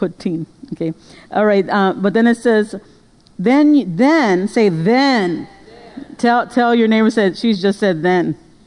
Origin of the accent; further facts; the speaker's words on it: United States; I'm Mexican American. So I should know Spanish. So that was something in me, because I was born Mexican. I was born U.S., but out of a Mexican lineage.